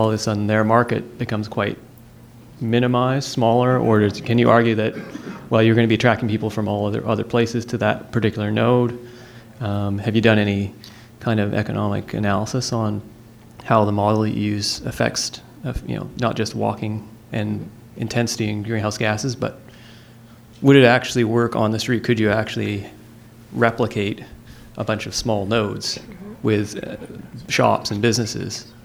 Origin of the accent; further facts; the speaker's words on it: Victoria, British Columbia, Canada; from Victoria, BC.